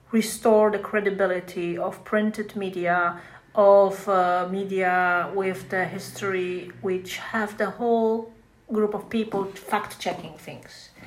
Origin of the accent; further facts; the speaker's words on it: Poland; now in Georgia; I am from Poland. I live in Georgia since 20 years.